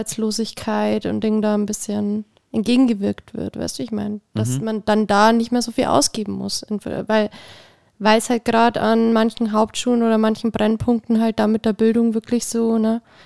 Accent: Germany; Ich als Deutsche

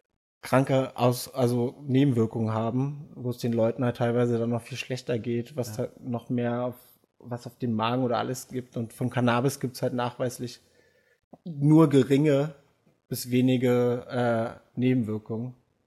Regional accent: Kleinmachnow, Brandenburg, Germany; war in Kleinmachnow, wo ich aufgewachsen bin in der Nähe, an einem Düppel

